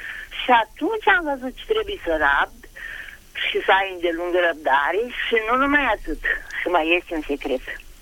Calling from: Bacău, Bacău County, Romania; din Bacău

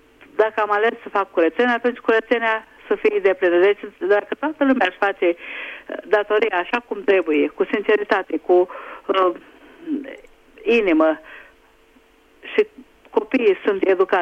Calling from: Budapest, Hungary; also born or lived in Romania; Și eu am făcut școala în România și copiii mei până în clasa a patra, a cincea

